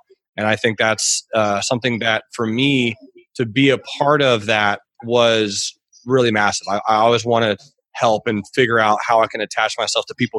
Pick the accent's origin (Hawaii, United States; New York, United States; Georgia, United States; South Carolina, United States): Georgia, United States; I grew up in Georgia, the state of Georgia in the United States of America. And I grew up pretty financially poor, but I didn't really know it.